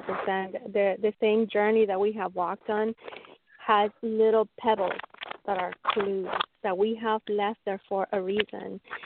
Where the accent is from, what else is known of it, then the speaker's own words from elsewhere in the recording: Mexico; being born and raised in Mexico at the time